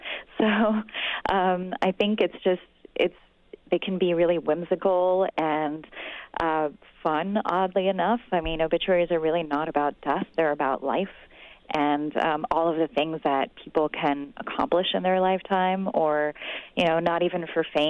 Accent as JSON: {"language": "English", "region": "the South", "country": "United States", "said": "And, you know, I'm from the South where you always say, you know, give them their flowers while they're alive."}